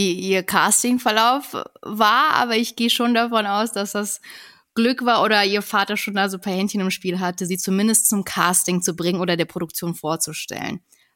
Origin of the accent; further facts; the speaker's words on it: Kazakhstan; now in Germany; Also wir sind aus Kasachstan irgendwann mal ausgewandert, hatten dementsprechend kein Geld, sind vor Armut nach Deutschland gekommen. Und dann hatte ich eine schöne Kindheit auf jeden Fall.